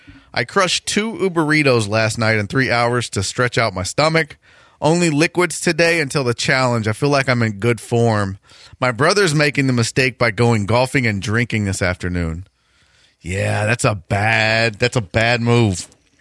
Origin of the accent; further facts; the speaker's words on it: United States; Yeah, of course I do. I'm an American.